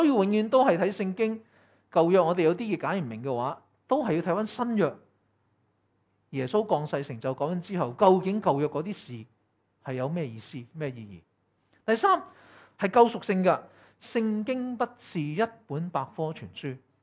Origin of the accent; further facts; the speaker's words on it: Hong Kong; 尤其是我哋香港人自细就默书噶嘛